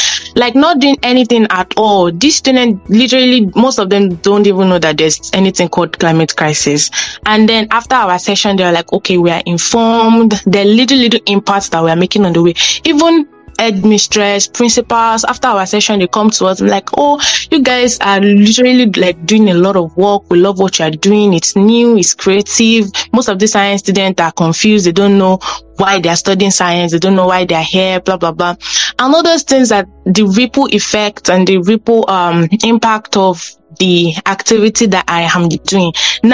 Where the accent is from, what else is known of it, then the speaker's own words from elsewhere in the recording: Nigeria; And as a Nigerian myself, I felt like I didn't really see, like when I was in school, I literally spent 7 years to study a 5 years course.